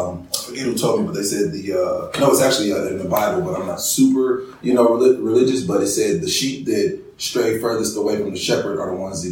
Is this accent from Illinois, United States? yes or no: no; Oakland, California, United States; Like, here I am. I come from Oakland. So I started out working at Home Depot.